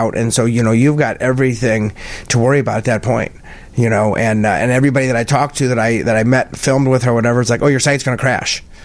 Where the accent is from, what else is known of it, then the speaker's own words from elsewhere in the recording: Peoria, Illinois, United States; I said, I'm from Peoria, Illinois.